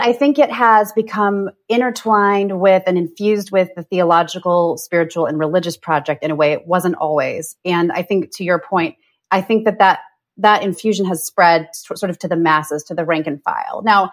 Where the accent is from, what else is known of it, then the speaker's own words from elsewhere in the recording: Midwest, United States; You know, I grew up evangelical in the Midwest in the 80s and 90s.